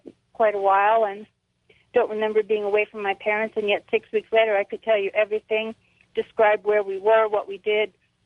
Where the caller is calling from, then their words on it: New Mexico, United States; I'm calling from New Mexico.